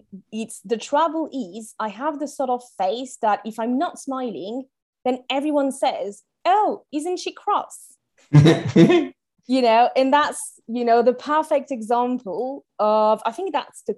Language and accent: English; France; English is a second language; moved away as an adult; I think just the full experience on being on my own at 18 years old, you know, I'm from France and originally from like a small village.